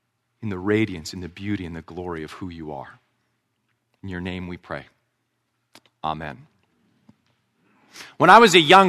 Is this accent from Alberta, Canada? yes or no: no; Vancouver, British Columbia, Canada; The Elba Room Cafe was something of an institution in my hometown of Vancouver.